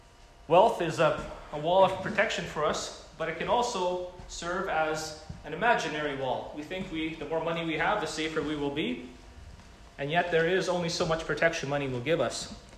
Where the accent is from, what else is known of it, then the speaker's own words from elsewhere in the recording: Mexico; My dad would have grown up even poorer than I grew up in Mexico